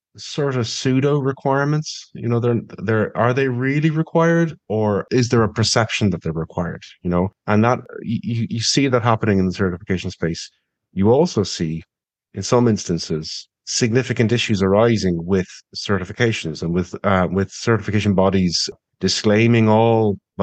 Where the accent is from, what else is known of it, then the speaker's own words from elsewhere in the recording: Blackrock, Ireland; And we're walking around my hometown in Blackrock.